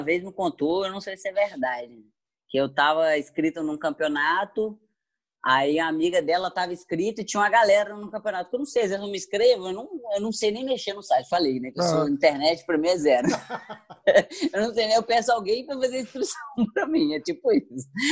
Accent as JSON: {"language": "Portuguese", "town": "Muriaé", "region": "Minas Gerais", "country": "Brazil", "said": "Eu sou de Muriaé, Minas Gerais, uma cidade"}